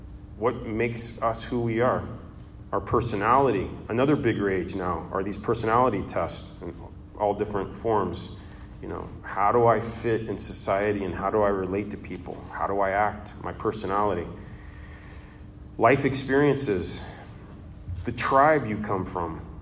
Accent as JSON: {"language": "English", "region": "Florida", "country": "United States", "said": "So where you come from, I come from Florida."}